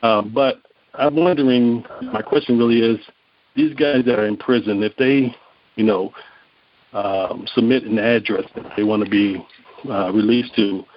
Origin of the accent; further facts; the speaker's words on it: Illinois, United States; I was had my sentence in another state and transferred after my sentence back to my home state of Illinois.